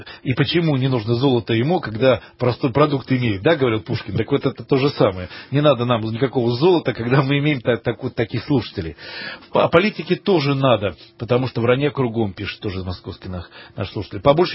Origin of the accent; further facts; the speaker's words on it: Odesa, Odesa Oblast, Ukraine; я сам вырос в Одессе, на Украине, закончил Одесский университет.